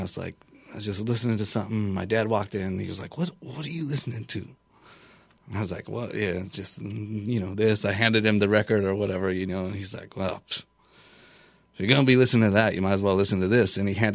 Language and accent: English; Wyoming, United States; I growing up in Wyoming and in the, you know, where we were in Wyoming, and it's kind of people here say the middle of nowhere.